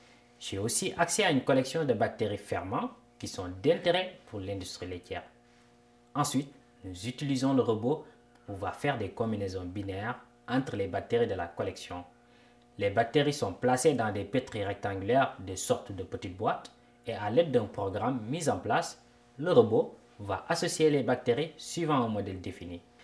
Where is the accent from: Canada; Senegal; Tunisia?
Senegal; Je viens du Sénégal, un pays en Afrique de l'Ouest